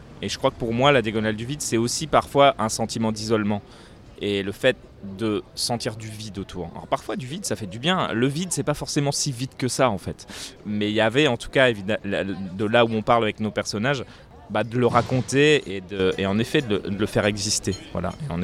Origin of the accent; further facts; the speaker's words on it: Saint-Dizier, Grand Est, France; je savais que je voulais parler de la ville de Saint-Dizier, de parler de la Haute-Marne, là où j'ai grandi.